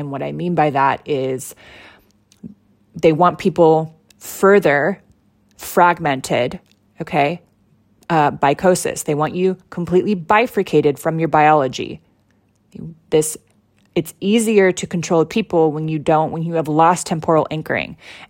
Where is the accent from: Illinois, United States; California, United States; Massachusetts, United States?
California, United States; Mount Shasta; just outside my hometown of Mount Shasta